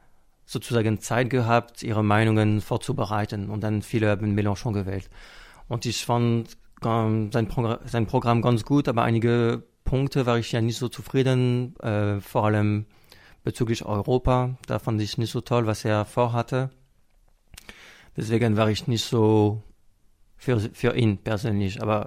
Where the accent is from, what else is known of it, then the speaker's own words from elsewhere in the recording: France; German is a second language; Das hat sich in den letzten Jahren entwickelt, weil bei uns in Frankreich die Situation sich ein bisschen verändert hat.